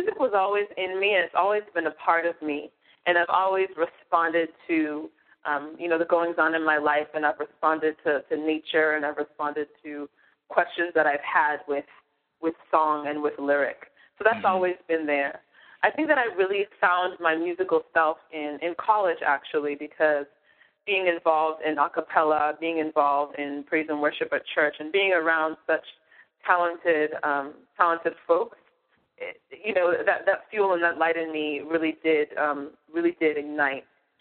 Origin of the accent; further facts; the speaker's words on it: Boston, Massachusetts, United States; Well, as I mentioned, I was born and raised in Boston. I am Nigerian-blooded. So you'll hear a lot of that influence in my music. I'm first-generation Nigerian-American